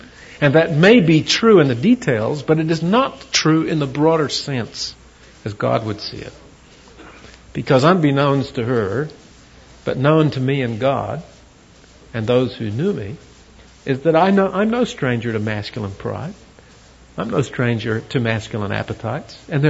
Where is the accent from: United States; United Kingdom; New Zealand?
New Zealand; I'm a New Zealander, and I am a WASP, a white Anglo-Saxon Protestant male on top